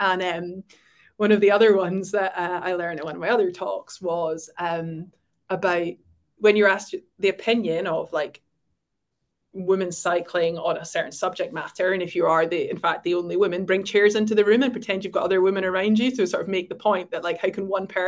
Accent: Scotland, United Kingdom

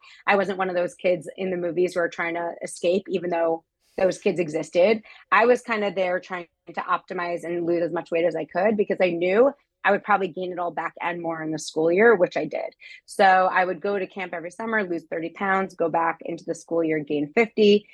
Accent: New York City, New York, United States; But so I grew up in New York City and at 4 years old, my parents got divorced.

